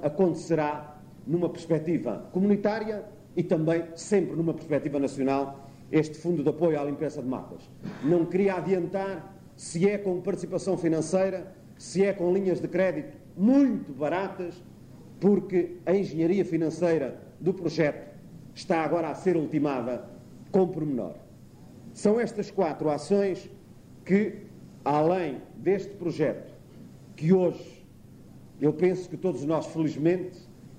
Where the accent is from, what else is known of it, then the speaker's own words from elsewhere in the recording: Portugal; entre nós, como bons portugueses